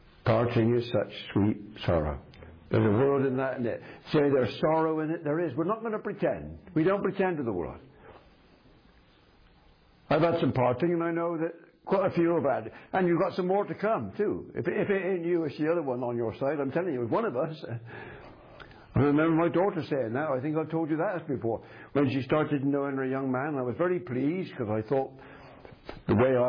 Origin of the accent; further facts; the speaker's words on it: Bristol, South West England, United Kingdom; I come from Bristol